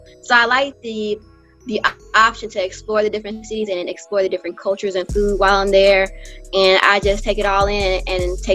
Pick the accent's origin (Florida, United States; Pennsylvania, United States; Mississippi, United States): Mississippi, United States; Natchez; now in Atlanta, United States; I'm from Natchez, Mississippi, born and raised. I went to Alcorn State University to get my bachelor's in nursing. And after that, I moved to Atlanta, Georgia.